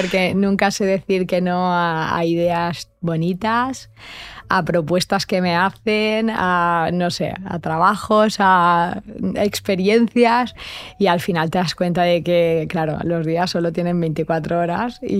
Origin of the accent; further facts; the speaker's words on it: Valencia, Valencian Community, Spain; porque vivo en el Mediterráneo, porque soy de Valencia, y entonces es como mi estandarte